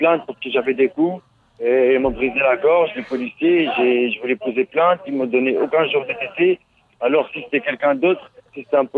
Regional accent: Tunisia; moi je suis Tunisien.

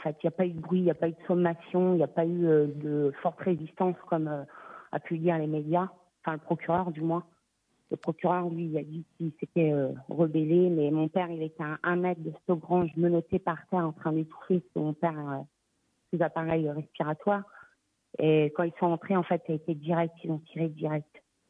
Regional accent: Blois, Centre-Val de Loire, France; que nous on est de Blois

